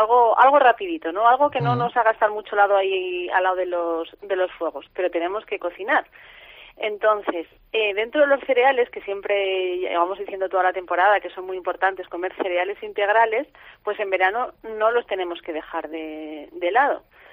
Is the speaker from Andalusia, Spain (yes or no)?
no; Huesca, Aragon, Spain; Yo vengo de Huesca